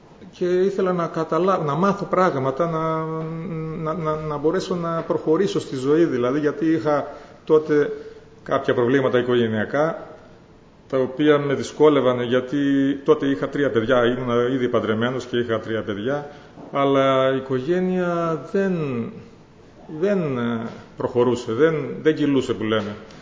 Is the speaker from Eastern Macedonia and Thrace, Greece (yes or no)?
yes; Alexandroupoli, Eastern Macedonia and Thrace, Greece; Εγώ είμαι από την Αλεξανδρούπολη, από ό,τι σας λέω, και ζούμε εκεί με τη γυναίκα μου, η οποία είναι και αυτή πιστή.